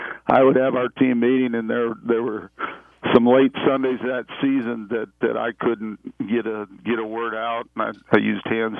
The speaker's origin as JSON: {"language": "English", "region": "West Coast", "country": "United States", "said": "I'm from the West Coast"}